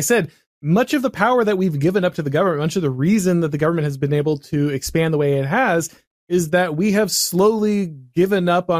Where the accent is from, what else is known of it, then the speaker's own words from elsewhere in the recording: Florida, United States; Many people moved to my home state because they recognize that who was in charge mattered, and the fact that Florida was able to go ahead and take serious action on its own